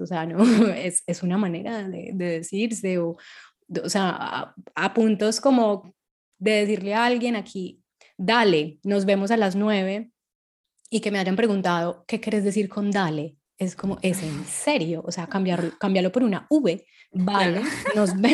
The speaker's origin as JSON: {"language": "Spanish", "country": "Colombia", "said": "para mí ha resultado, como colombiana concretamente, un peso muy grande de validarme"}